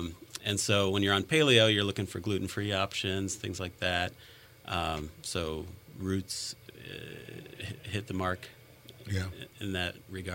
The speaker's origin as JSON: {"language": "English", "town": "Valparaiso", "region": "Indiana", "country": "United States", "tie": "born or raised there", "said": "really looked for a business to invest in my hometown, which is now Valpo"}